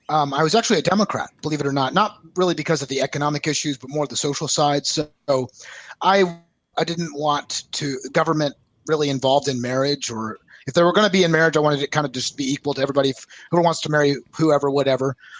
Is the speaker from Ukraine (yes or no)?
no; San Antonio, Texas, United States; also born or lived in California / Kansas City / North Carolina; I was born and raised originally in San Antonio, Texas, and moved all over the world. You know, I've been in California, Kansas City for a majority of my life, North Carolina.